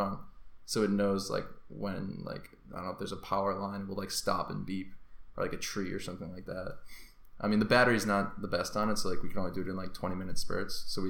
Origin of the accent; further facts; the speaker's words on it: Marshfield, Massachusetts, United States; Yeah, my hometown is called Marshfield. It's south of Boston, right on the water.